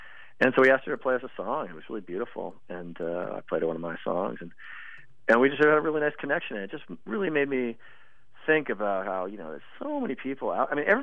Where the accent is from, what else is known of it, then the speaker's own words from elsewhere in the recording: Massachusetts, United States; I grew up in Massachusetts, actually, so I'd love to get down there more often.